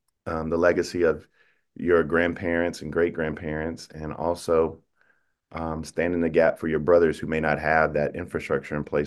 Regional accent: South Carolina, United States; but I'm from South Carolina

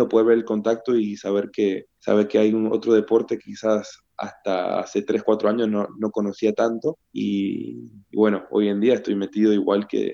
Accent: Argentina

